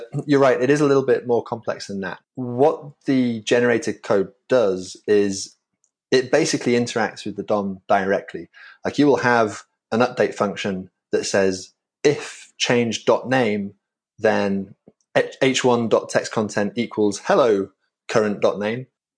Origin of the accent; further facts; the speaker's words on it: York, Yorkshire and the Humber, United Kingdom; I hail originally from Old York in the UK.